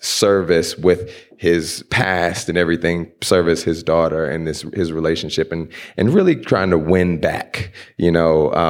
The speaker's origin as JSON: {"language": "English", "town": "Houston", "region": "Texas", "country": "United States", "tie": "born or raised there", "said": "The last slaves were in Galveston, which is right outside of where I grew up in Houston."}